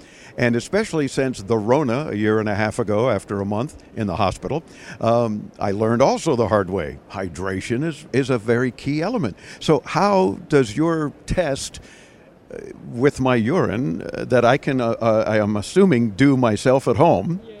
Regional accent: Miami, Florida, United States; we come from Miami, where there's a lot of humidity

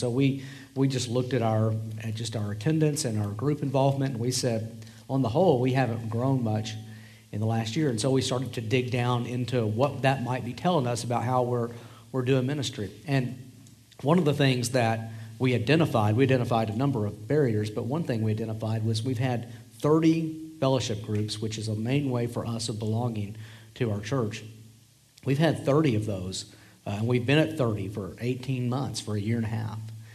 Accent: the South, United States; now in Colorado, United States; I'm a barbecue snob. I'm from the South originally, and so in Colorado we don't do really good barbecue or Mexican food.

